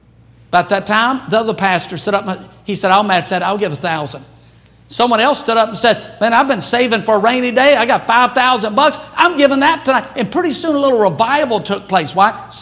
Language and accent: English; Baton Rouge, Louisiana, United States; Years later, I was on church staff in my hometown, Baton Rouge.